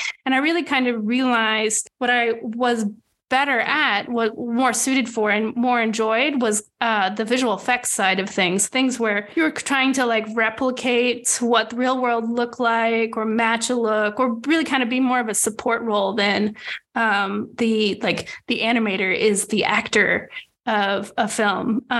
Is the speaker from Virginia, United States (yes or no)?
yes; Virginia, United States; Yeah, I grew up in Northern Virginia near Washington, D.C.